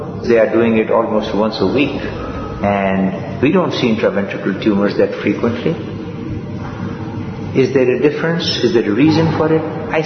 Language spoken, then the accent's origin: English; United States; Sir, you are from America. I said, yes, I am.